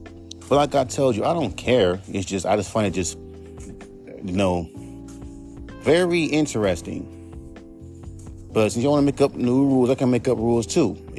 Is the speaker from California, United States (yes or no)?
yes; California, United States; I'm from the West Coast. We are known for having chill, laid-back fucking tones.